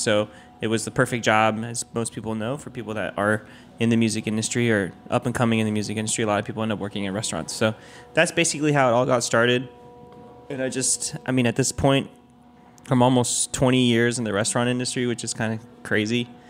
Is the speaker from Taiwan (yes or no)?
yes; Taiwan; I'm from Taiwan. So I went back to Taiwan